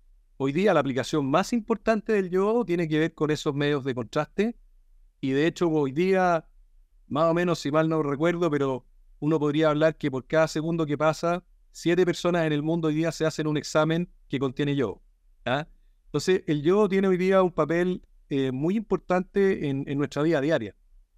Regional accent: Chile; lo primero que yo quisiera decir es que como chilenos tenemos que estar orgullosos de eso.

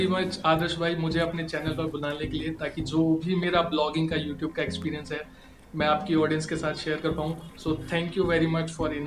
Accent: Haryana, India; now in Delhi, India; मैं वैसे तो हरियाणा से हूँ, हरियाणा में पैदा हुआ था बट राइट नाउ दिल्ली में रहते हैं, और ये बोल सकता हूँ कि दिल्ली के एक बहुत ही पॉश एरिया में राइट नाउ हम रहते हैं, इंडिया गेट के पास।

